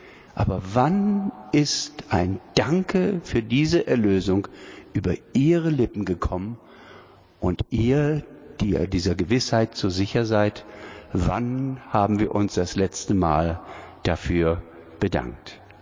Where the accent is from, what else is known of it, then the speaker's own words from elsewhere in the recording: Aurich, Lower Saxony, Germany; ich bin ja in Aurich groß geworden.